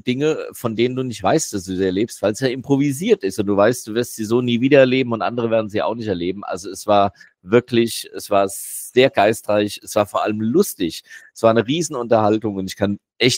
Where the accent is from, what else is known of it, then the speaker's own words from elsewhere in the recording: Eddersheim, Hesse, Germany; born there; in meinem Geburtsort in Eddersheim gab es mal einen